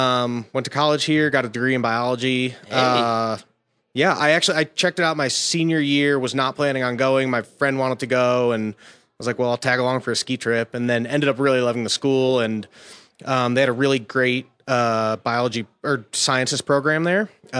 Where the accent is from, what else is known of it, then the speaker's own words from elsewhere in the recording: Pennsylvania, United States; Pennsylvania was great. Learned to ski there.